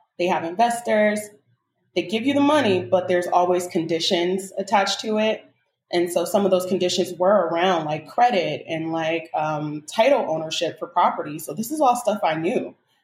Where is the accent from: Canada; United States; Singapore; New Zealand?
United States; Oakland, California; I was born and raised in Oakland. We already have a hustler's mentality.